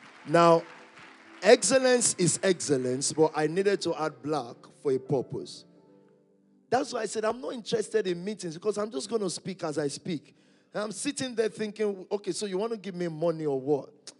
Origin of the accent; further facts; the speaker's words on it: Jamaica; I'm from Jamaica.